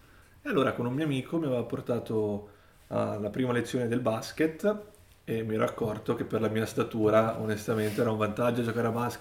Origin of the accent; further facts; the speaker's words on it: Domodossola, Piedmont, Italy; io vengo da Domodossola, un paesino di montagna